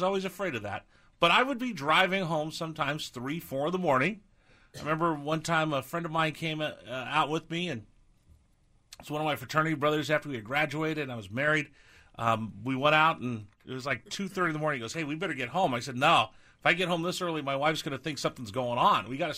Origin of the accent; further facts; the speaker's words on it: California, United States; I grew up in California.